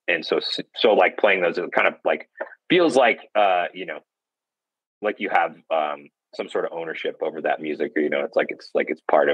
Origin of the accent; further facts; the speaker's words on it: Wyoming, United States; Growing up, I grew up in Wyoming, and my dad went to Casper College